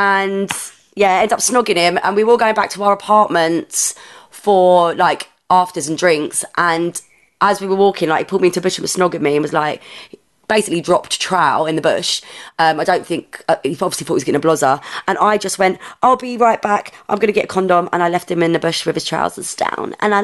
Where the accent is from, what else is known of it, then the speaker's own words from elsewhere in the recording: Ireland; I'm always attracted to the Irish guys because I'm obviously Irish.